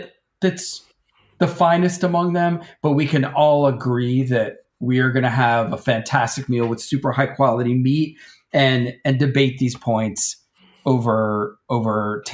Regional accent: the South, United States; I'm a Southerner, so I've been fighting about barbecue for the 22 years I've been writing about food, basically.

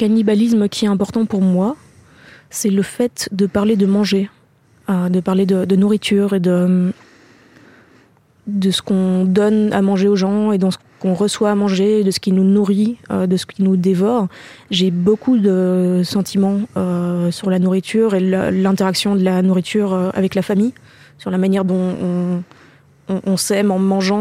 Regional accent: Brussels, Belgium; la maison où moi j'ai grandi à Bruxelles, parce qu'à Bruxelles, contrairement à Paris, c'est possible d'habiter en ville, en bordure de forêt.

